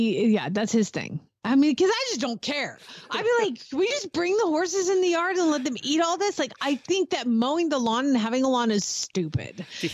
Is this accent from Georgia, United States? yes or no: yes; Atlanta, Georgia, United States; Growing up in Atlanta, there's a lot of pine trees.